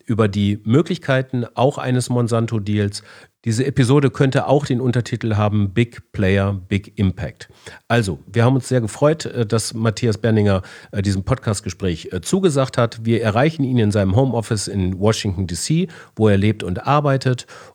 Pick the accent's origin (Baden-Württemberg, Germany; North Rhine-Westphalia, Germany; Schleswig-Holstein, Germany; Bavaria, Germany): North Rhine-Westphalia, Germany; Cologne; frage ich mich als Kölner